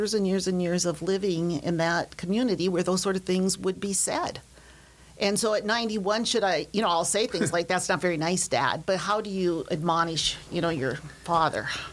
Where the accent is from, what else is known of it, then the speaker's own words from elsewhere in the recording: North Dakota, United States; I grew up in North Dakota, and I grew up near an Indian reservation.